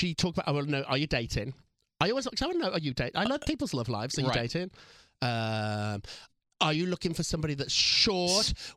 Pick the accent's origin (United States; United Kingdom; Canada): United Kingdom; England; accent: English; And you can ask it, maybe my accent helps.